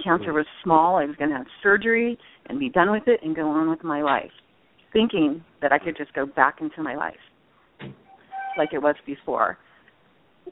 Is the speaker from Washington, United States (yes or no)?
no; Redondo Beach, California, United States; I grew up in the South Bay in Redondo Beach